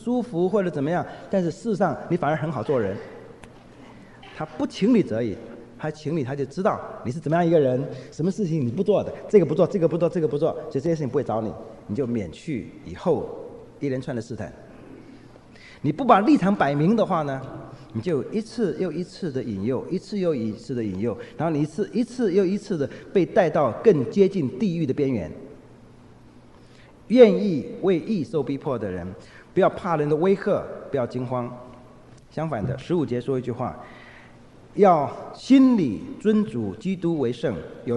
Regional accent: northern Taiwan, Taiwan; 那我是北部的。

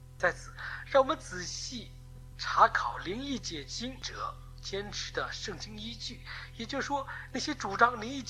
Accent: China; 一是我们中国人

